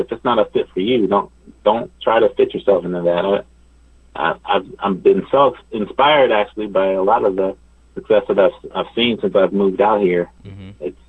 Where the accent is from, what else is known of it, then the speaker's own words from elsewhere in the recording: Ohio, United States; now in Los Angeles, United States; I would have never thought I'd be an LA lawyer. I'm from Ohio originally.